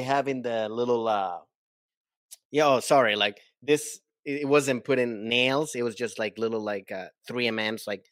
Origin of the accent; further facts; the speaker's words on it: Venezuela; I come from Venezuela and I grew up in that.